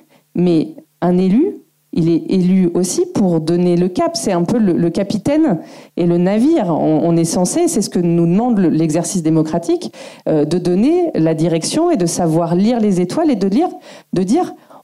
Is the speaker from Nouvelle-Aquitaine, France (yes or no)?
yes; Bordeaux, Nouvelle-Aquitaine, France; moi, je suis bordelaise.